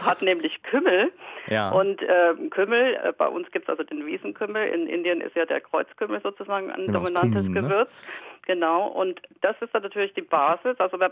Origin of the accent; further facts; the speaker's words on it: Bavaria, Germany; now in Netherlands; Ich komme ursprünglich aus Franken, ich habe natürlich fränkische Wurzeln